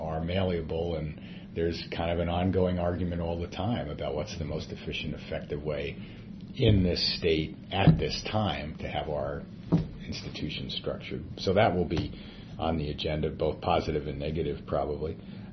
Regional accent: New York City, New York, United States; I grew up in New York City, and so being in Washington even half time for 15 months was a little like back to the future.

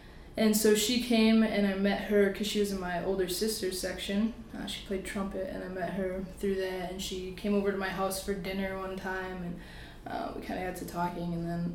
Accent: Oregon, Wisconsin, United States; moved away as an adult; now in Whitewater, United States; I grew up in Oregon, Wisconsin, so just south of Madison. Cool. Lived there my whole life until I went to Whitewater in 2009.

